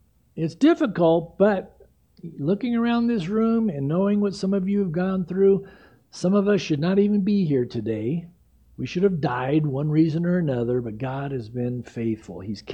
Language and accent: English; San Diego, California, United States; We grew up together in San Diego, played ball together in high school and college and all